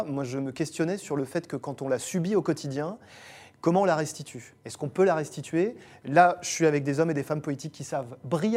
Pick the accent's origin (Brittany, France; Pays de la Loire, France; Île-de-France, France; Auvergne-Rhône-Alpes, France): Brittany, France; Moi, j'ai grandi en Bretagne, dans un département où il y a énormément d'abattoirs